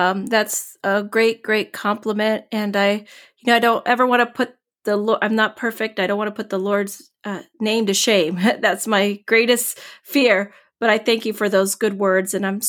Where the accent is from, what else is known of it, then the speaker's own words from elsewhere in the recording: Puerto Rico; born there; I was born in 1970 in Puerto Rico.